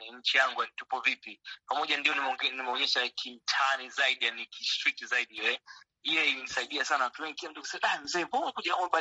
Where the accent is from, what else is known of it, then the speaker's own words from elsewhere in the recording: Tanzania; kama natoka Tanzania na watu aina fulani ambao mimi nataka connect nao